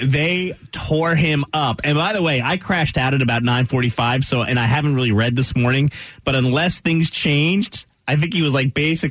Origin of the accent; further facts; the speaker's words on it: New Jersey, United States; because I grew up in New Jersey, you know, and I know a lot of people that live and work in New York City